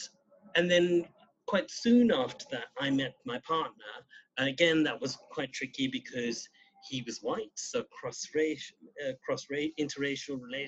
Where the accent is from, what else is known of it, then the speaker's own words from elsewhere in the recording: South Africa; born there; moved away as an adult; So I was born in South Africa, yeah. So my parents are third generation Indian, yeah. And Graham and I met in South Africa, but then we emigrated over here together